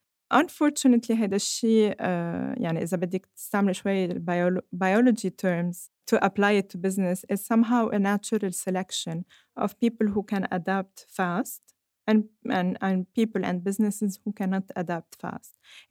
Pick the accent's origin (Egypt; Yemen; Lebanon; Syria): Lebanon; في شغلة كتير أساسية إنه إحنا كلبنانية we're very resilient